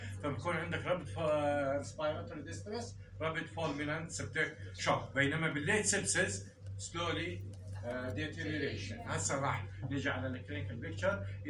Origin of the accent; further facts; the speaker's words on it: Jordan; عندنا بالاردن قاعد بشوف الجرام نيجاتيف اكثر